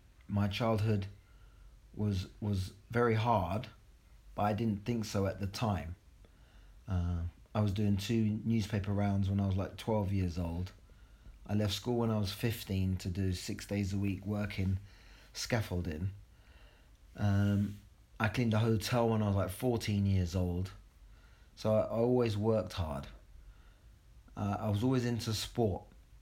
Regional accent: Acton, London, United Kingdom; I grew up in Acton in West London with my grandfather.

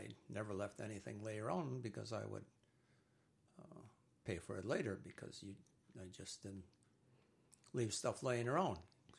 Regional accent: Chase, Wisconsin, United States; also born or lived in Casco; now in Morgan, United States; I was born in Casco, Wisconsin.

